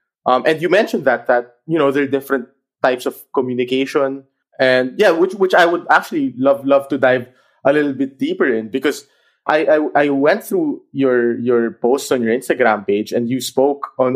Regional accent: Philippines; because I grew up in the Philippines.

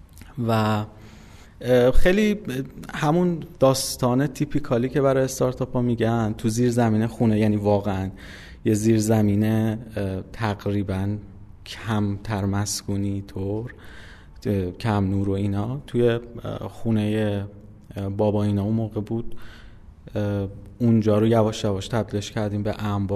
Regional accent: Isfahan, Iran; born there; من اصفهان به دنیا اومدم سال 1363 و اواخر پاییز.

